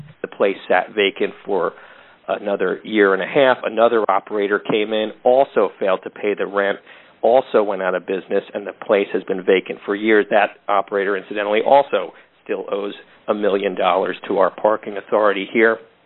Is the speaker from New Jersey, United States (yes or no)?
yes; New Brunswick, New Jersey, United States; I'm from New Brunswick. I'm the editor of a community newspaper